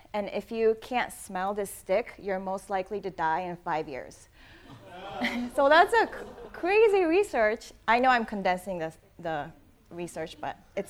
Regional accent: Japan; English is a second language; also born or lived in Cleveland, United States / Boston, United States; now in Chicago, United States; I am originally from Japan, and I'm married to an Indian guy.

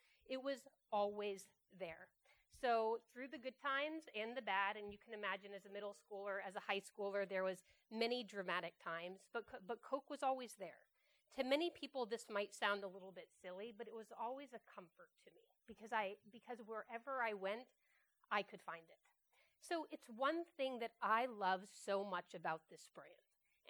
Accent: South Africa; born there; also born or lived in Saudi Arabia / Philippines / Thailand / Singapore; I grew up overseas. So I was born in South Africa. I spent time in Saudi Arabia, throughout Asia, so in the Philippines, in Thailand, in Singapore, and then in Greece.

